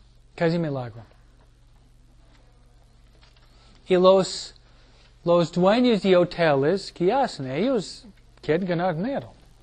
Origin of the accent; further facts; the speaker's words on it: New York, United States; mi papá a veces viajaba a Chicago, Detroit, somos de Nueva York, ¿no?